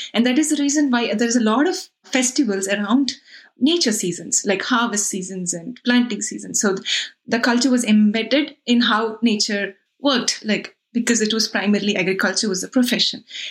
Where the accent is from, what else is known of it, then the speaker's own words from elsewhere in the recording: Hyderabad, Telangana, India; English is a second language; My relationship with nature, I grew up in Hyderabad. It is a metropolitan urban city.